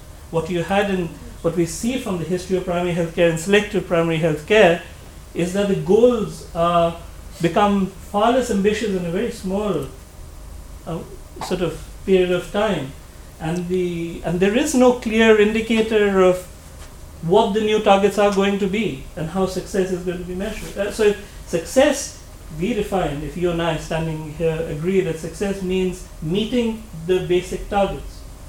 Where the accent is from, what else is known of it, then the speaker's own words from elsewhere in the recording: Delhi, India; I'm Indian, but from Delhi